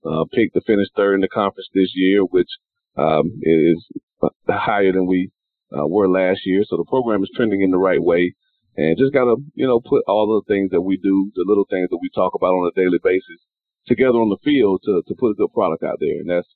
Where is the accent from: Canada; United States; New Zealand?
United States; Quincy, Florida; growing up in Quincy, Florida, a small town, small community, there wasn't much else to do, you know.